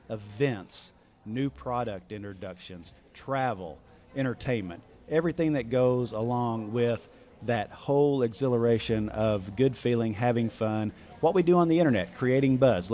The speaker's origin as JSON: {"language": "English", "town": "Little Rock", "region": "Arkansas", "country": "United States", "said": "I'm from Little Rock, Arkansas"}